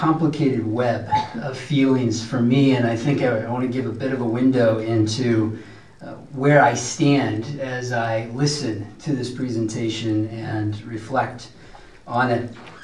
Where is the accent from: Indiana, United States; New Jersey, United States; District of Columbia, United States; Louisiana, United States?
Indiana, United States; Goshen; I grew up in Goshen, Indiana